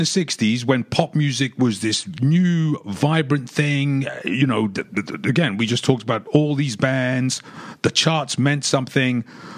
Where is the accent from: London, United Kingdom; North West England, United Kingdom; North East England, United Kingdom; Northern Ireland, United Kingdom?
London, United Kingdom; and I'm from London, which is 3 hours away, and very different set of cultural influences.